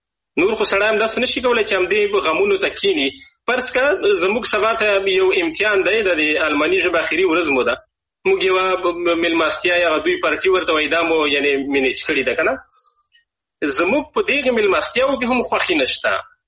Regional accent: Afghanistan; now in Germany; زه د پلوه کې د افغانستان چې هغه دوهمه مور زمو کېږي د هغې له غېږ څخه جدا یم

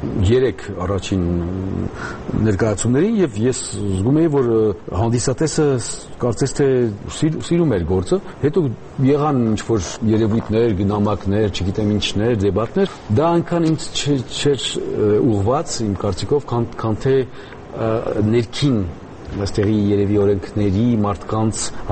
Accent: France; also born or lived in Hungary; ես Ֆրանսիայից եմ եւ Հունգարիայից։

